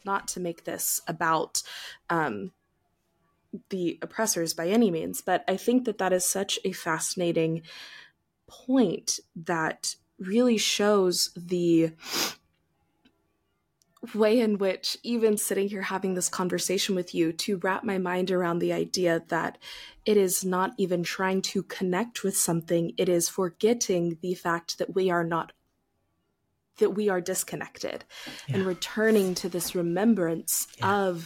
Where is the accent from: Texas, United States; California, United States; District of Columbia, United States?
Texas, United States; And I grew up in Texas. And so the language that I was gifted was Southern Baptist Christianity.